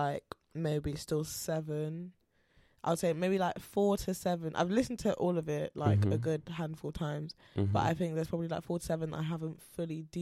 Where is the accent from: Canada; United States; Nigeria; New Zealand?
Nigeria; I'm Nigerian